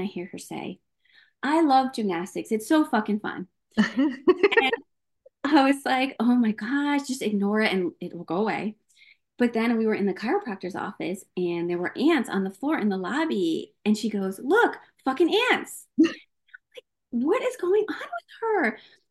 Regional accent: New York, United States; We grew up in New York and my mom cursed all the time

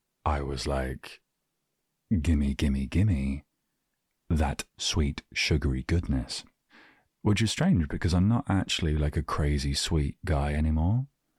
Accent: South of England, United Kingdom; I'm from the South

